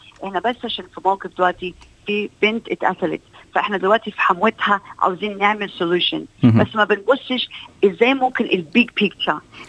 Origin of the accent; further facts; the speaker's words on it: Egypt; احنا كجاليه مصريه وعربيه يؤسفني اقول وبشوفها كتير